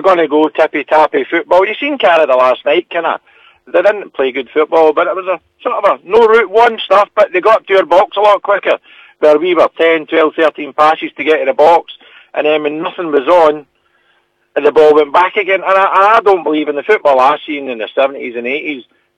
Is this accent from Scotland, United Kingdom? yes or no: yes; Scotland, United Kingdom; We're Scottish, we're bold, we're brave.